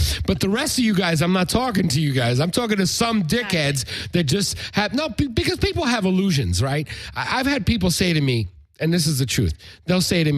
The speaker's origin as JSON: {"language": "English", "region": "New York", "country": "United States", "said": "hey, I'm Puerto Rican. I'm from the East Harlem."}